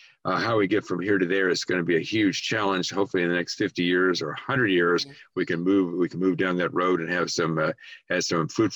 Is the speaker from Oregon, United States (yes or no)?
no; Texas, United States; I'm from Texas, and I volunteered for the Vietnam War and volunteered for the infantry and whole thing, in part because of the heritage of the Alamo.